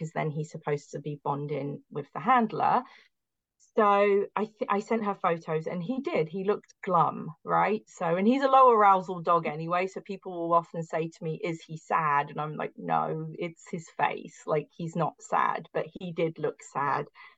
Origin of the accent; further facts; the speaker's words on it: Barrie, Ontario, Canada; So OPA, a local organization to Barry, like my hometown.